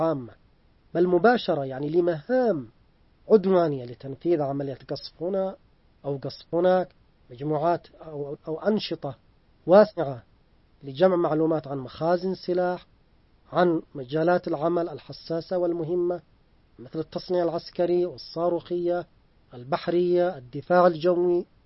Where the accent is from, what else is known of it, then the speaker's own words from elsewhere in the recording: Yemen; مثل ما حدث عندنا في اليمن وحدث في بلدان كثيرة